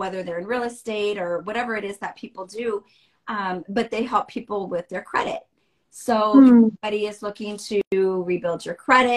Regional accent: Iowa, United States; also born or lived in Michigan; now in Florida, United States; Born in Michigan and raised in Iowa, then went back to Michigan. And the Lord now called me to Florida.

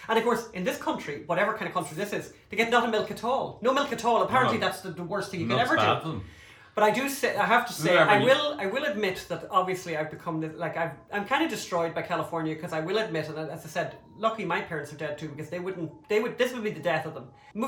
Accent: Ireland; when we were growing up in Ireland

